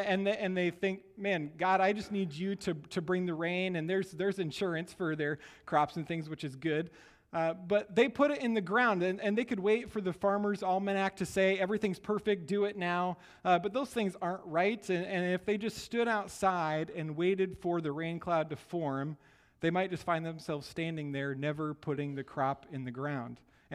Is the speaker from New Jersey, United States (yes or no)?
no; Iowa, United States; I grew up in the Midwest in Iowa, and we had tornadoes that would just, you know, kind of pop up all over.